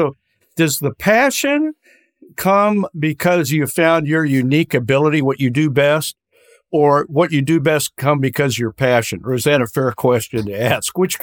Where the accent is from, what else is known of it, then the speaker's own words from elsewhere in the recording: Minnesota, United States; also born or lived in Colorado; growing up in Minnesota and then Colorado, if you ain't in love with trees, then I don't know what